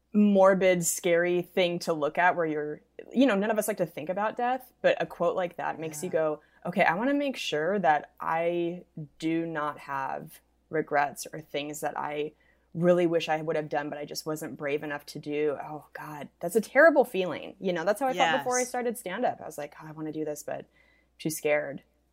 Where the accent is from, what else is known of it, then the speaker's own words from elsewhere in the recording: Spokane, Washington, United States; next weekend, I'm going to be in Spokane, in my hometown, at Spokane Comedy Club.